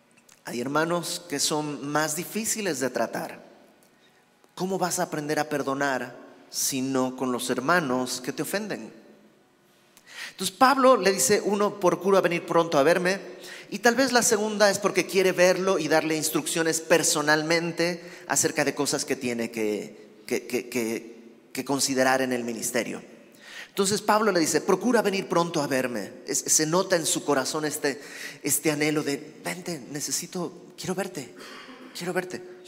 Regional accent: Bolivia; now in Mexico; antes de venir a México, yo vivía en mi país, vivía en Bolivia

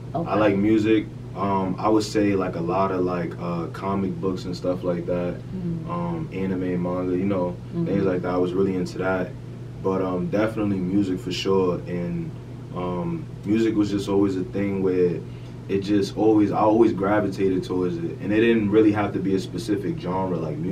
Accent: New York City, New York, United States; I'm from New York City. I'm a rapper.

